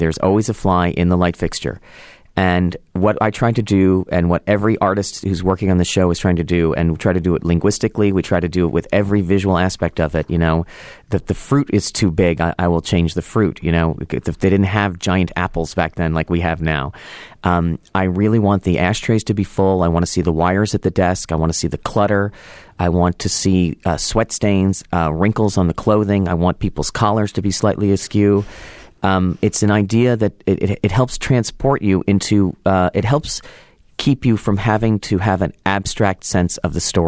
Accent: Los Angeles, California, United States; I grew up in Los Angeles in the 80s

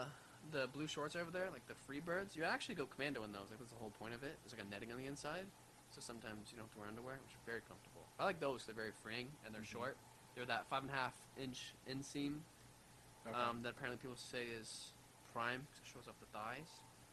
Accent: Japan; So I grew up in Japan

